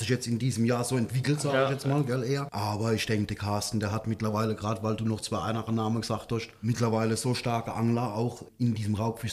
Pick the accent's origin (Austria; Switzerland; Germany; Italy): Italy; Also bei uns in Italien sind ja auch die Preise, was das angeht, noch anders da. Ja. Also bei uns kostet Kaffee jetzt mittlerweile 1,20 Euro. Und dann beschweren sich schon die Italiener schön, dass der Kaffee so teuer ist.